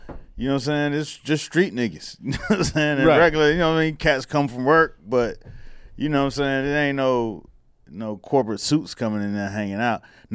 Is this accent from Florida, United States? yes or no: yes; Miami, Florida, United States; I'm just saying, like a lot of drug dealers I knew growing up in Miami.